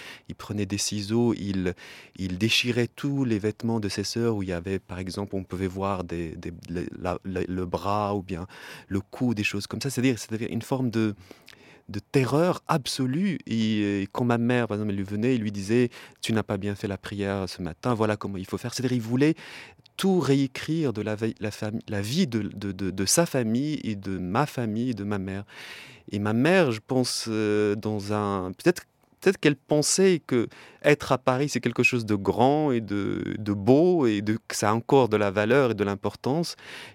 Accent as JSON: {"language": "French", "town": "Salé", "region": "Rabat-Salé-Kénitra", "country": "Morocco", "tie": "born or raised there", "said": "quand j'étais petit au Maroc, à Salé, donc j'étais à côté de Rabat, dans cette famille pauvre, les années 70 et 80"}